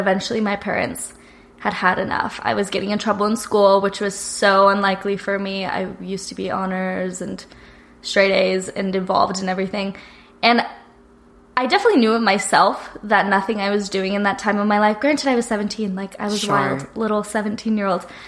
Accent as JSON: {"language": "English", "town": "Queen Creek", "region": "Arizona", "country": "United States", "tie": "born or raised there", "said": "So I was raised in Queen Creek, Arizona, which I lived there for 17 years of my life."}